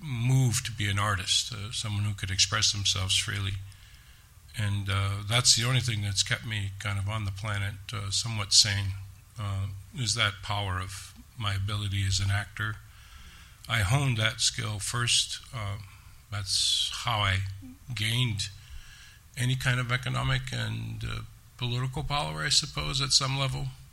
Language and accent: English; Ontario, Canada; Yeah, I'm originally from the Six Nations Reserve in Southern Ontario.